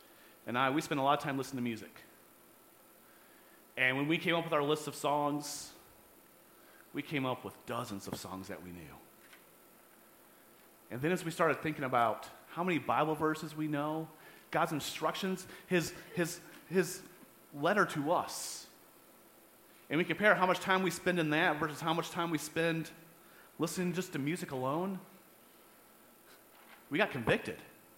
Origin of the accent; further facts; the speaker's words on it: Rockford, Illinois, United States; And where I grew up here in the Rockford area, I grew up on the north side of town, kind of in the country area at that point in time.